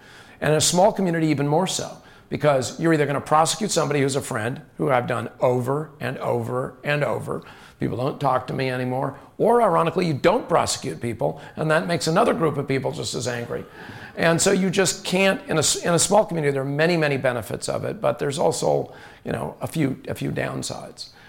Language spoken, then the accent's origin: English; Astoria, Oregon, United States; I'm from Astoria.